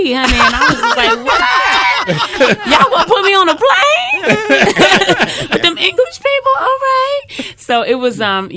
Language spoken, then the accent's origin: English; New Jersey, United States; also born or lived in California; I'm from New Jersey. I am born in California, raised in New Jersey. I've lived in different parts of the country